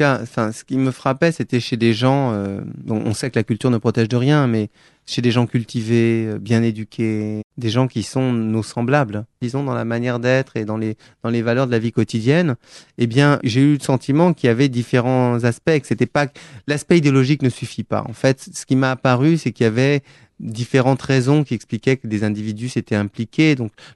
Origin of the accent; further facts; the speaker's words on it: France; je ne suis pas allemand, je suis français.